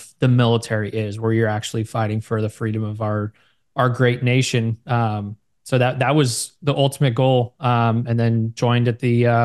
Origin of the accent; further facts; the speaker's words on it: Millbrae, California, United States; I was born and raised in Millbrae, California, which is about 15 minutes south of San Francisco.